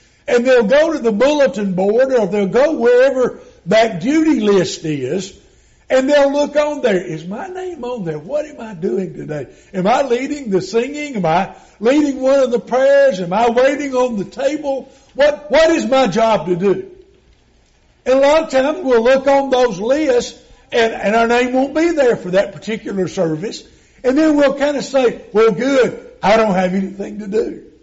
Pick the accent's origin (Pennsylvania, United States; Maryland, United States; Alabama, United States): Alabama, United States; Birmingham; Now, understand, I'm a city boy. I was born and raised in Birmingham. I didn't know the first thing about cows.